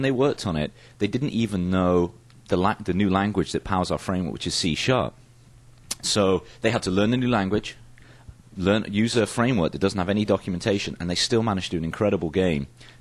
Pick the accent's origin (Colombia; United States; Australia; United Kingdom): United Kingdom; is, you know, I grew up in the UK.